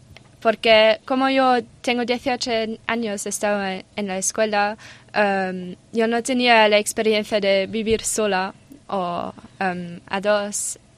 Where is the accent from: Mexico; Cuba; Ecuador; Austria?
Austria; now in Jaca, Spain; tengo 18 y soy de Austria.